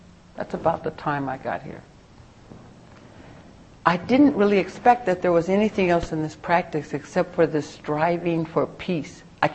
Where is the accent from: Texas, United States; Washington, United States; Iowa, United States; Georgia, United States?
Washington, United States; Seattle; I grew up in High Point in Seattle. And I came from a really, really kind of rough family, very dysfunctional, and all of the trappings that go with it.